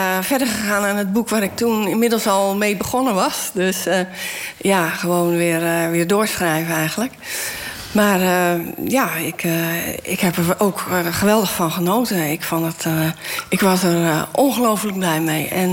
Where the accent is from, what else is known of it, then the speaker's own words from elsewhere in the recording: Zeeland, Netherlands; Ik ben in Zeeland opgegroeid.